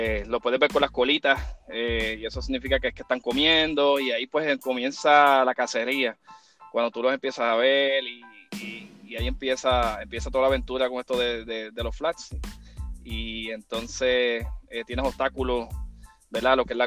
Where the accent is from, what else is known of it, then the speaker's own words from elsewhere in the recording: Bayamón, Puerto Rico; Nací y criado en Bayamón. Ok. Y después entonces me mudé al centro, que viene siendo Calle.